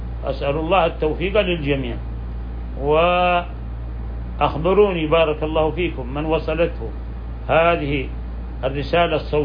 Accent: Saudi Arabia

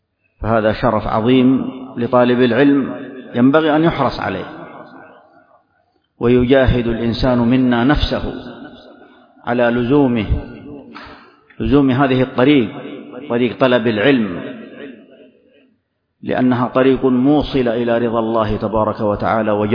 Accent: Saudi Arabia

